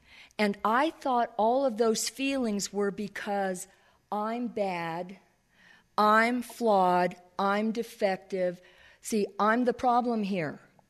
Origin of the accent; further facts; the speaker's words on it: California, United States; I grew up in Orange County, and I moved down to the beach when I was 18 because my mom kicked me out.